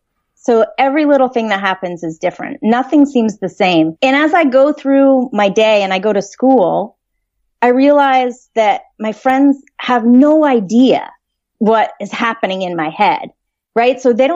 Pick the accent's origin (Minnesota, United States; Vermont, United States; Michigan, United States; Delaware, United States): Vermont, United States; Yeah, I grew up in Vermont, which is a beautiful place to live.